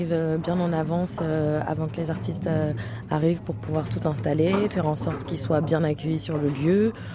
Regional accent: Paris, Île-de-France, France; born or raised there

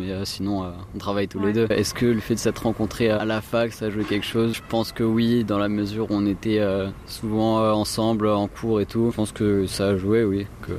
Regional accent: Bordeaux, Nouvelle-Aquitaine, France; Je viens de Bordeaux.

